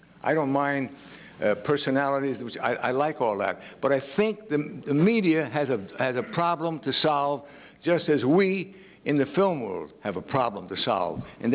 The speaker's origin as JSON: {"language": "English", "country": "United States", "said": "I'm an American."}